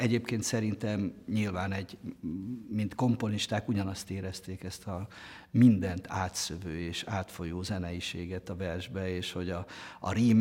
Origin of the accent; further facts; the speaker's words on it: Northern Hungary, Hungary; ugye falusi fiú vagyok, bár nem paraszt gyerek, hanem lelkész volt, lelkész családba születtem be Észak-Magyarországon, egy olyan lelkész családban